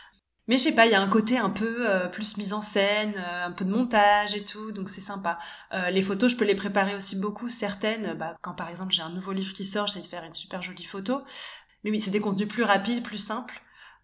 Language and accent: French; Antibes, Provence-Alpes-Côte d'Azur, France; also born or lived in Ireland; Donc moi, j'ai grandi à Antibes, à côté de Nice